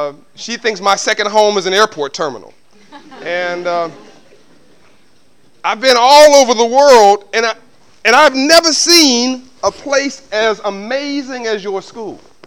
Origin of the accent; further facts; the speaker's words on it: United States; I came all the way from the United States. It's a long flight.